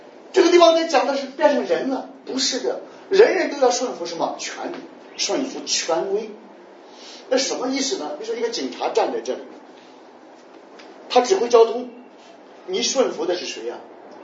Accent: China; 我们中国人不明白啊，为什么我们中国人几千年都习惯了皇权专制？

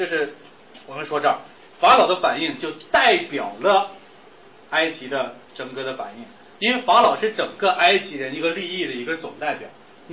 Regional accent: China; 我是中国人

